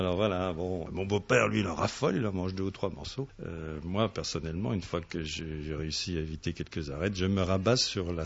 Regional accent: France; en tant que Français, j'étais quand même habitué à ce fameux réveillon

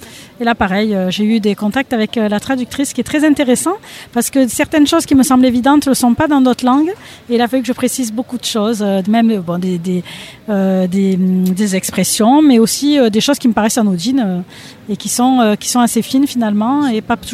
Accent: Montpellier, Occitanie, France; je suis originaire de Montpellier.

